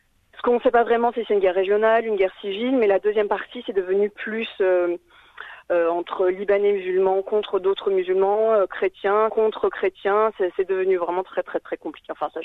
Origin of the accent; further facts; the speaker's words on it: France; born there; also born or lived in Lebanon; Mes deux parents sont libanais, moi je suis née en France.